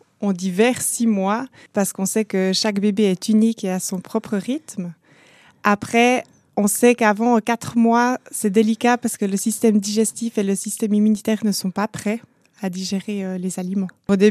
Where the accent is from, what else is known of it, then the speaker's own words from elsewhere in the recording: Switzerland; chez nous en Suisse